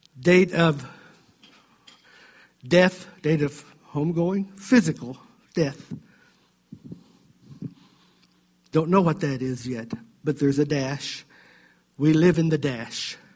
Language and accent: English; the South, United States; In the old days, growing up in the South